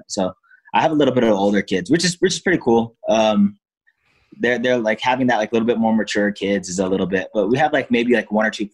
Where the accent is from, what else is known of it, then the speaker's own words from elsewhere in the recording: Denver, Colorado, United States; I grew up in Denver, Colorado, and I started off as like a complete MMA fighter.